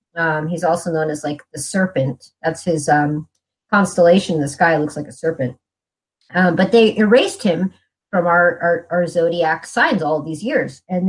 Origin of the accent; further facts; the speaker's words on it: San Diego, California, United States; also born or lived in Hollywood; I grew up in San Diego, actually, which is like, I lived in Hollywood later. That's where I like lived as an adult. But as a child, I lived in San Diego.